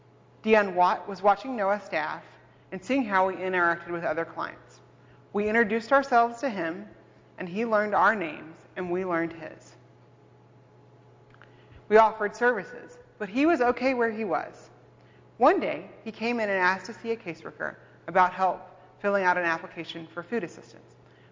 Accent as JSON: {"language": "English", "region": "Alabama", "country": "United States", "tie": "born or raised there", "said": "but it was going to be a drastic change from what I grew up with in Alabama. We had snow days simply at the hint of snow."}